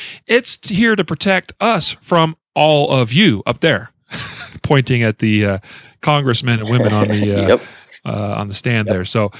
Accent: Idaho, United States; my home state of Idaho

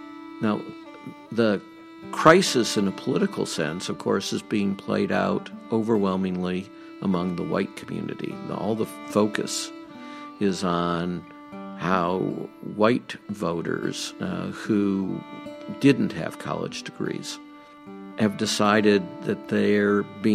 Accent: Dearborn, Michigan, United States; also born or lived in Detroit; when I was born in Detroit, grew up in a suburb of Detroit where Ford Motor Company is headquartered, Dearborn, Michigan.

